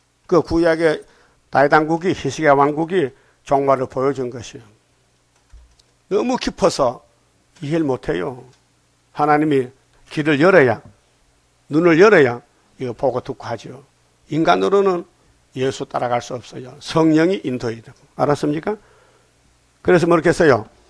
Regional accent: Uiseong, North Gyeongsang, South Korea; 우리 고향 사람이요. 의성 사람이요.

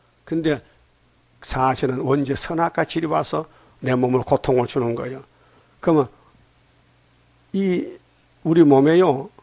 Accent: Uiseong, North Gyeongsang, South Korea; 우리 고향 사람이요. 의성 사람이요.

